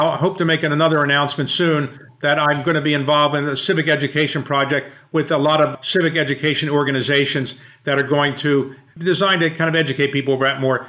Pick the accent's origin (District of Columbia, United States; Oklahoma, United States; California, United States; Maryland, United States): Maryland, United States; Baltimore; there were schools there in my hometown of Baltimore that are largely segregated